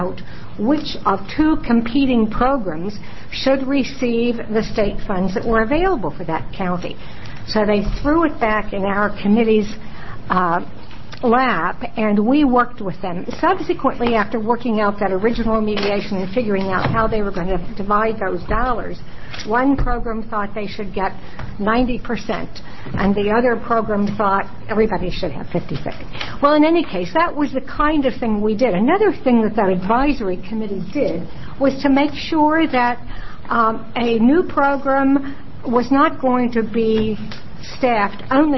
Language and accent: English; Albany, Oregon, United States; Well, for the record … from Albany, Oregon.